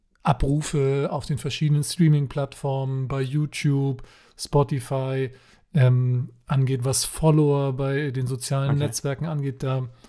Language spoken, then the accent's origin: German; Hamburg, Germany; Bei mir logischerweise als Hamburger spielte das keine Rolle.